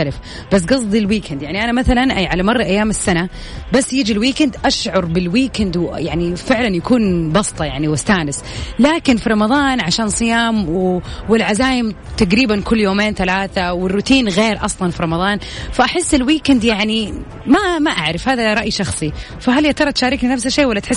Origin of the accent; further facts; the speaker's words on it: Jeddah, Makkah Province, Saudi Arabia; برضو هذا شيء يعني متعارف عليه عندنا في جدة